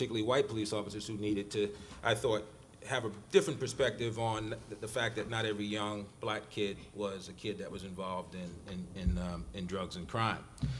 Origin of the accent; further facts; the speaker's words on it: Brooklyn, New York, United States; my perspective really is shaped by growing up in Brooklyn in Bed-Stuy